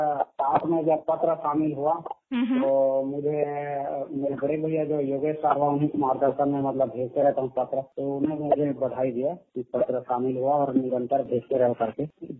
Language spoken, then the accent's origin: Hindi; Mudhipar, Chhattisgarh, India; जी, मेरे गांव में जो है पत्थर का खदान है मैडम